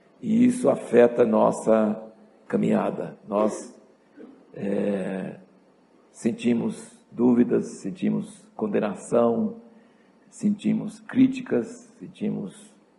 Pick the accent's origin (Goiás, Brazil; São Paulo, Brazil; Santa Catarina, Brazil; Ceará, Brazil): São Paulo, Brazil; Jundiaí; Nós somos de Jundiaí